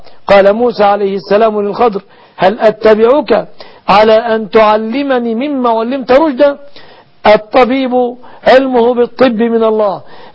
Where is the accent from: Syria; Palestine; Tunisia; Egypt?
Egypt